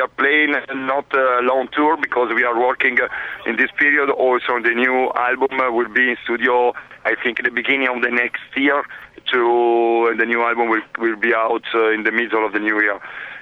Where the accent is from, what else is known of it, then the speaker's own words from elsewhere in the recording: Verona, Veneto, Italy; English is a second language; But at the same time, there is in my hometown, there are a few people working a lot against this situation.